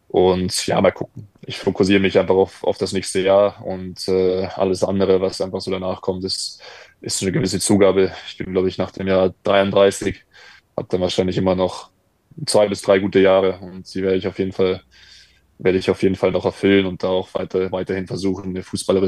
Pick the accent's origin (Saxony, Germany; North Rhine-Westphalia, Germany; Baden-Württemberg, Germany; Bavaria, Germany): Bavaria, Germany; now in Mainz, Germany; für mich auch persönlich als Bayer war immer das Spiel gegen Bayern einfach besonders, weil ich auch in der Jugend von 60 gespielt habe.